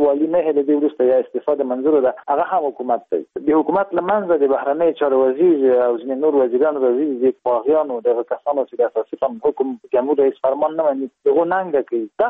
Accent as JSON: {"language": "Pashto", "country": "Afghanistan", "said": "د یو افغان په توګه چې کله د حقوقي زاویې نه په افغانستان کې ملي حاکمیت او د سیاسي ثبات مسلې ته ګورم"}